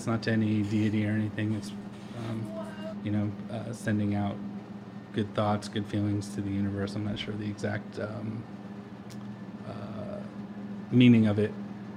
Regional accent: New Jersey, United States; I grew up on the Jersey Shore, and I was hanging out on the boardwalk with my friends

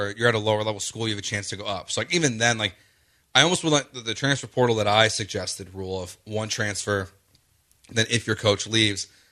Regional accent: Illinois, United States; And I know I'm from Illinois, but another team from the state of Indiana winning a national championship before Notre Dame makes me sick.

